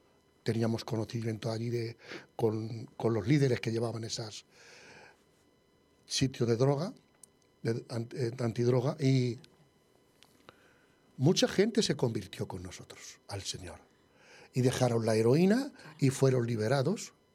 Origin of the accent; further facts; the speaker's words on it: Madrid, Community of Madrid, Spain; el año 94-95, estar en Madrid, en Orcasitas. Yo soy madrileño.